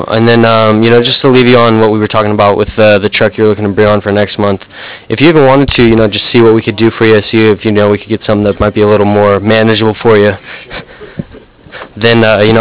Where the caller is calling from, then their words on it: San Diego, California, United States; also born or lived in Oregon; We're down here in San Diego, actually. But I actually just moved from Oregon 2 years ago, actually, down to San Diego.